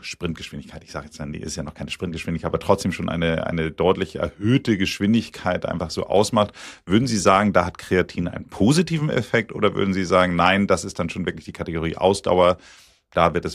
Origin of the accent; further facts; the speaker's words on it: Hamburg, Germany; ich bin ja ursprünglich aus Hamburg und da läuft man immer um die Alster